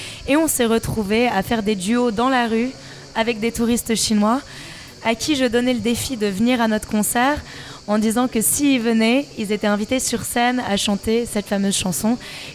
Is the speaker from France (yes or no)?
no; Singapore; also born or lived in Switzerland / New York / Shanghai; je suis suisse, née en Suisse. Mmh. Mais j'ai grandi à Singapour, à New York. J'ai vécu à Shanghai.